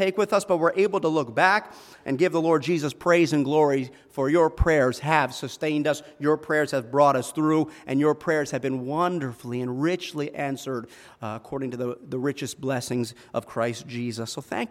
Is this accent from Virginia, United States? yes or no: no; Plantation, Florida, United States; We're from Plantation, Florida, so we're just an hour away from you guys, but they wanted to be here.